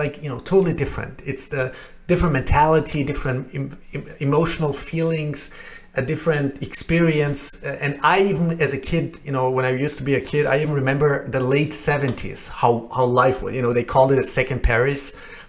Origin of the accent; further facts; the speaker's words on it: Austria; English is a second language; also born or lived in Shiraz, Iran; I myself, I was born in Iran, in Shiraz near the Persian Gulf, and then with 7 years old, my parents got divorced after a few years, and then my father took me to Austria where he already been.